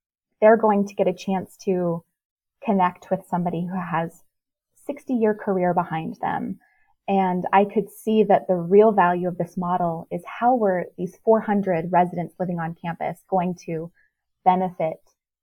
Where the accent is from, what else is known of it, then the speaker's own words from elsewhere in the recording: Arizona, United States; Arizona, my home state, you know, is the birthplace of Sun City